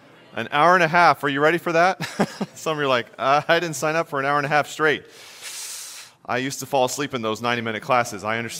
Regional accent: Chattanooga, Tennessee, United States; I grew up in Chattanooga, Tennessee. This is my home. I know we're in Georgia, but this is still Chattanooga area.

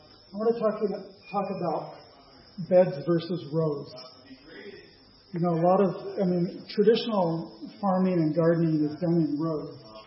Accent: California, United States; also born or lived in Oregon; I grew up in California, which is, you know, that's big agriculture, and in the Willamette Valley in Oregon, we lived there for a few years.

